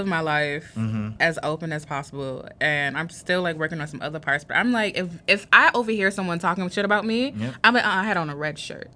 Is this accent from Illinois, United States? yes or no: no; Brooklyn, New York, United States; because I'm from Brooklyn, I'm all from right. the hood, you know, I had a lot of, like, craziness in my family.